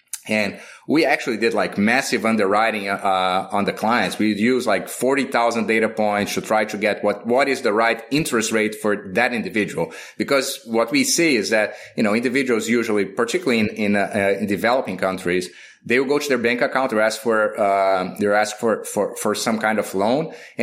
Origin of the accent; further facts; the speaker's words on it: Brazil; I lived in Brazil. So I grew up in Brazil, in my early days.